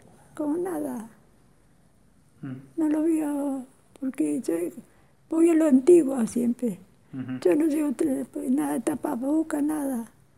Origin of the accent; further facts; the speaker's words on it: Trelew, Chubut, Argentina; now in Rawson, Argentina; Yo nací en Trelew, con mis padres italianos, y de Italia. Y estuve hasta que me casé en Trelew. Después pasé acá a Rawson. Tengo 73 años de casada.